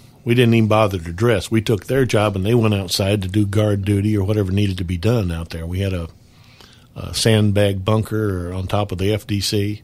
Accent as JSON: {"language": "English", "town": "Knoxville", "region": "Tennessee", "country": "United States", "tie": "born or raised there", "said": "Well, of course, I was from Knoxville"}